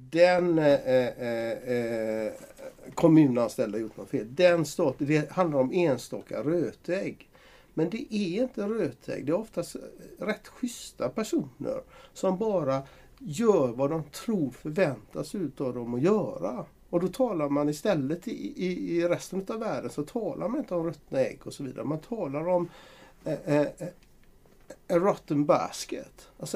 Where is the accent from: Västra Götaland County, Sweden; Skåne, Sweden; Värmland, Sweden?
Västra Götaland County, Sweden; Gothenburg; Vi kan se det i Göteborg, vi som är göteborgare kan ju se att till exempel Norra Älvstranden är ju ändå bebyggd, va?